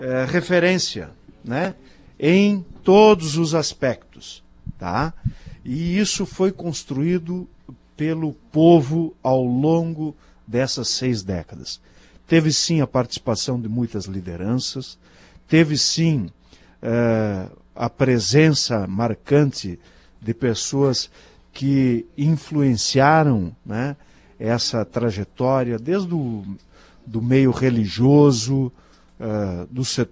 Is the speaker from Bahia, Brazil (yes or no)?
no; Marau, Rio Grande do Sul, Brazil; eu continuo morando no mesmo bairro onde eu nasci, me mudei ali há 40 e poucos anos, né? Continuo no mesmo lugar, conheço e acompanho a história de Marau há bastante tempo